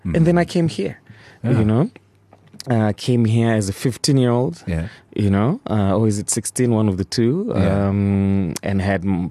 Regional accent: Tanzania; born or raised there; also born or lived in Canada

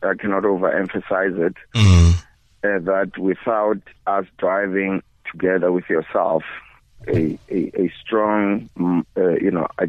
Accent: Bushbuckridge, Mpumalanga, South Africa; born there; because I was born in Bush Buckridge, which is really, you know, neighboring with Kruger National Park.

